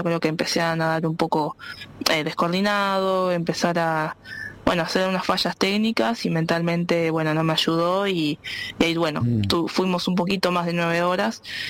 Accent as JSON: {"language": "Spanish", "town": "Bariloche", "region": "Río Negro", "country": "Argentina", "said": "Como yo vengo de Bariloche, estoy acostumbrada a nadar en lagos fríos, en deshielo"}